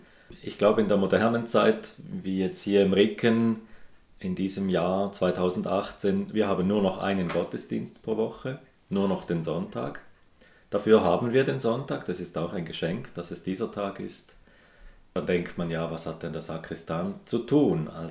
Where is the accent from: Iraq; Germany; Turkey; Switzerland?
Switzerland; also born or lived in Wil; ich bin 47 Jahre alt, bin Schweizer, habe den größten Teil meines Lebens in Wiel gewohnt.